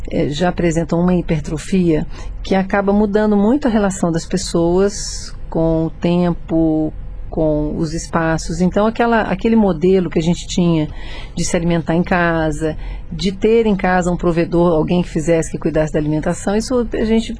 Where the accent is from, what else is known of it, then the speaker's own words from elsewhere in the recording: São Paulo, Brazil; Olha, eu sou paulistana